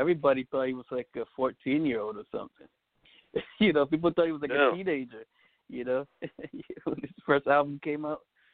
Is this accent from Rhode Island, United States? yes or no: yes; Providence, Rhode Island, United States; born there; I was born in Providence, Rhode Island, 1981.